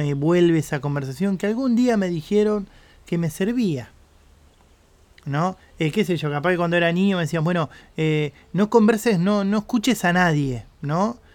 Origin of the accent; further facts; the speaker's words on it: Argentina; yo soy de Argentina, y Argentina, los argentinos, no todos, pero muchas veces tenemos esta idea de que tenemos que tener una respuesta para todos.